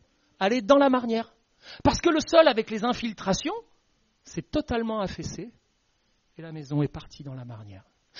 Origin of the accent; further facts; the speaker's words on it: Normandy, France; Moi, je suis issu de la Normandie et en Normandie, on a des marnières.